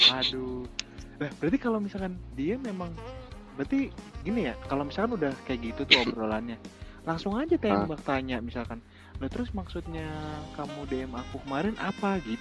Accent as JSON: {"language": "Indonesian", "town": "Ambarawa", "region": "Central Java", "country": "Indonesia", "tie": "born or raised there", "said": "Lah deket kok, kampung gua Ambarawa."}